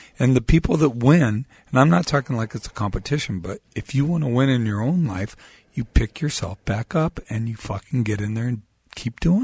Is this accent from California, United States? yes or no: yes; Santa Monica, California, United States; born there; I was born in Santa Monica, California, to a very twisted couple. I was the youngest of five children.